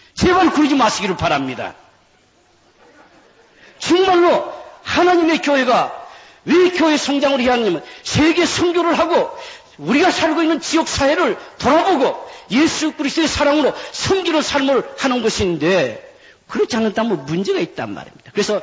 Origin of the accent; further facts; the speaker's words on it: South Korea; also born or lived in Japan; 저는 한국에서 태어났기 때문에 일본에서 태어나서 한국에 왔습니다만은 한국의 교회가 부흥하는 것을 보고 자랐기 때문에